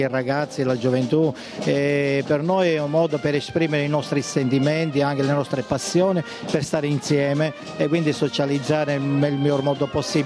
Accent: Valguarnera, Sicily, Italy; veniamo dalla Sicilia, da Val Guarnera in provincia di Enna

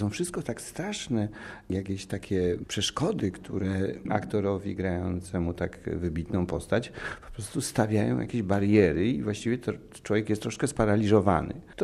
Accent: Alwernia, Lesser Poland, Poland; urodziłem się w Alvernii, 200-300 metrów od mojego domu, klasztor ojców Bernardynów.

